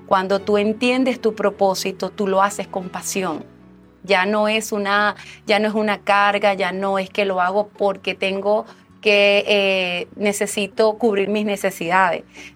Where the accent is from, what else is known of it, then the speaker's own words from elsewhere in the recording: Venezuela; now in Miami, United States; Yo soy venezolana. Tengo desde el 2014, vine a vivir aquí a Estados Unidos, a Miami.